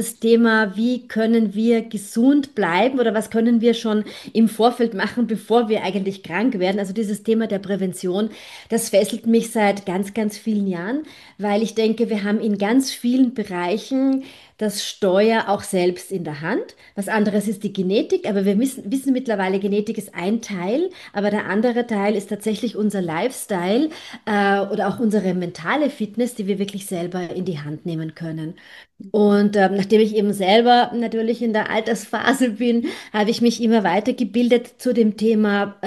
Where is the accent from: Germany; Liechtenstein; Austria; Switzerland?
Austria; Vienna; ich bin 54 Jahre alt, ich bin Wienerin.